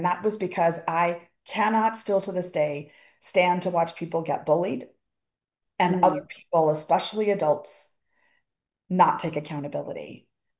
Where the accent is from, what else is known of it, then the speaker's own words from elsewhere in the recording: Colorado, United States; And where I grew up in Colorado, I actually got to see some of the military planes